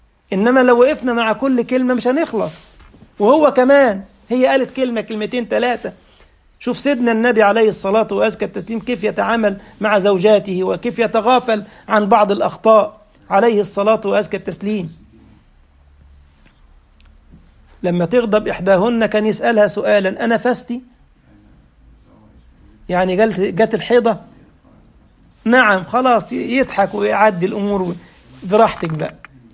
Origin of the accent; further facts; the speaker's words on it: Egypt; moved away; عارفين احنا القفة دي عندنا في مصر ممكن يقتل بسببها، عندنا عار ان حد يتضرب على ايه